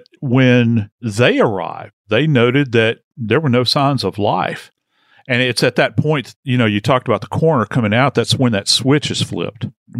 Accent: New Orleans, Louisiana, United States; Many people know I'm from New Orleans. And so I've written out multiple hurricanes.

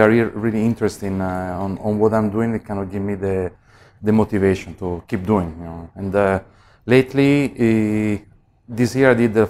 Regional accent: Milan, Lombardy, Italy; English is a second language; moved away; also born or lived in London; So I moved from Milan, I went to London. It was the first time that I did this kind of move, change of country.

